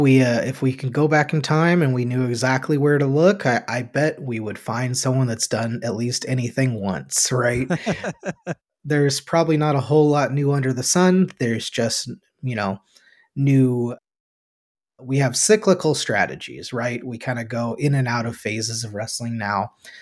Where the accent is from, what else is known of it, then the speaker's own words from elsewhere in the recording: United States; we're both American. This is where we grew up.